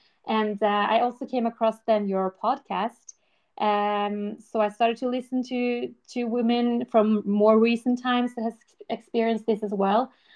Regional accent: Norway; and I'm from Norway.

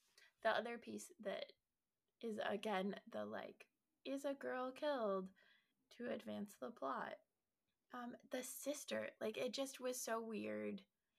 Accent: Colorado, United States; and I grew up in Colorado, and it was only Western.

